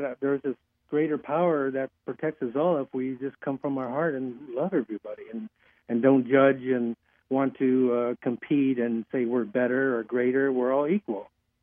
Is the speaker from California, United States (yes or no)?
no; Seattle, Washington, United States; It happened in Seattle, Washington. I'm from Seattle.